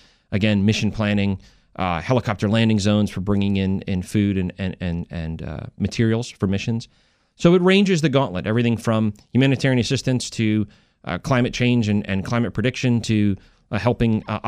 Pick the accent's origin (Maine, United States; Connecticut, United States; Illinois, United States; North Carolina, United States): North Carolina, United States; I'm from North Carolina. We just had Hurricane Matthew come through a couple months ago